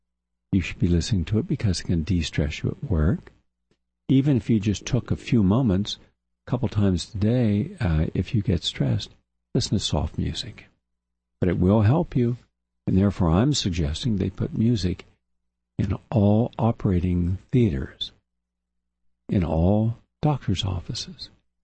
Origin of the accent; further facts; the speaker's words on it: West Virginia, United States; in the small community I grew up in West Virginia, we didn't have a model